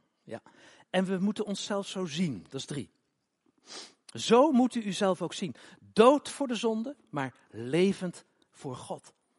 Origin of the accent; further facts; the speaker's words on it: Utrecht, Netherlands; Wist ik niet hoor, ik kom uit Utrecht.